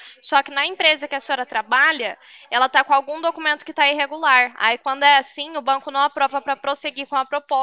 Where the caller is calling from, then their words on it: Cornélio Procópio, Paraná, Brazil; Fala sim, eu falo aqui de Cornélio Procópio do Paraná, tá bom?